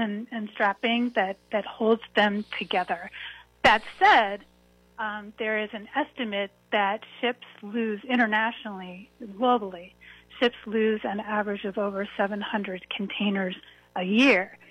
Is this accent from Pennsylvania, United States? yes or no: yes; Philadelphia, Pennsylvania, United States; also born or lived in Baltimore, United States; Well, Dave, I'm from the East Coast. You know, I was born in Baltimore, another big port. Raised in Philadelphia, went to school in New York.